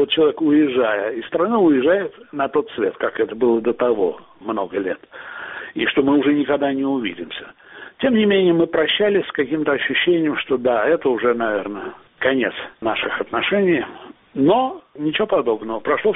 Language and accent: Russian; Tashkent, Uzbekistan; moved away as an adult; now in Moscow, Russia; И я его в Ташкенте, я родом из Ташкента, смотрел в каком-то клубе